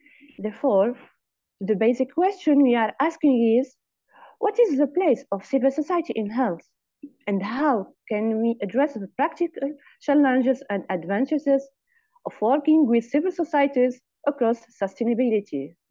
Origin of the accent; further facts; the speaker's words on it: Tunisia; English is a second language; from Tunisia. I'm high technician in microbiology, specialized in the diagnosis of tuberculosis in Tunis.